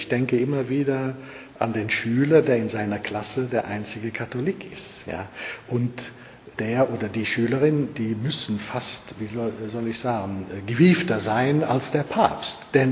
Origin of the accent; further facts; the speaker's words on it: Eifel, Germany; now in Norway; ich bin schon lange dort oben, jetzt schon 27 Jahre. Ich bin aus der Eifel, das liebe ich zu sagen, weil nämlich aus der Eifel zu sein bei uns während der Schulzeit war eher ein negativer Stempel auch.